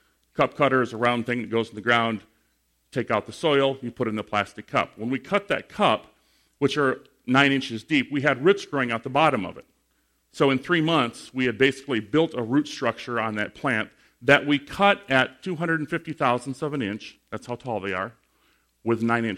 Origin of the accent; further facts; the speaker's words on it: Michigan, United States; I am from Michigan, not Maine. Not that that matters, but I am from Michigan